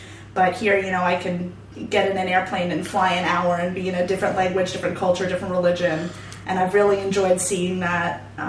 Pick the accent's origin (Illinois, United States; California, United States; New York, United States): New York, United States; I'm from a suburb of New York City, just about 30 minutes north of Manhattan.